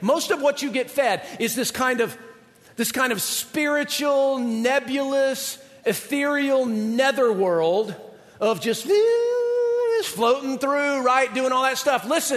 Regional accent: Georgia, United States; Just remember, I'm from Georgia. An amen to me is like sick 'em to a bulldog.

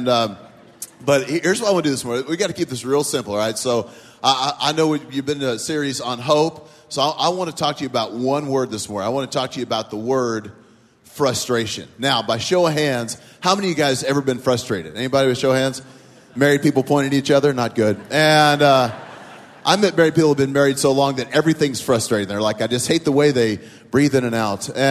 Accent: Oklahoma, United States; Everyone say hi, …. And I'm from Oklahoma.

